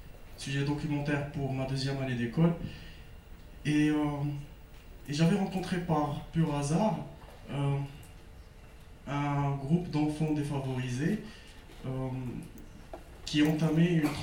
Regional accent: Morocco; je viens du Maroc.

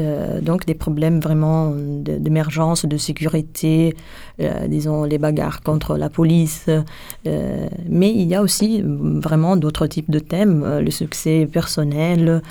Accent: Italy; parce que je suis italienne

